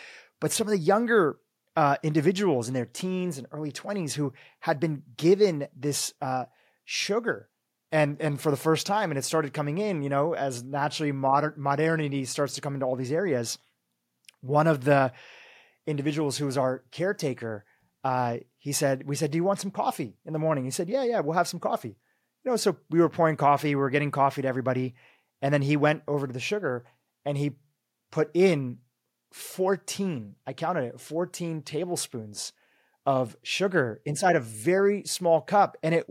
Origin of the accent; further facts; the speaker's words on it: Nairobi, Kenya; born there; You know, I was actually born in Nairobi. I was born in Nairobi